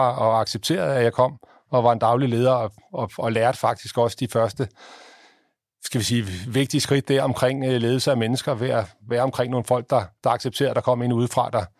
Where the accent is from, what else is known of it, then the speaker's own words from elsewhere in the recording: Copenhagen, Capital Region of Denmark, Denmark; now in Aarhus, Denmark; Man kan stadigvæk i dag høre, at jeg kommer fra København.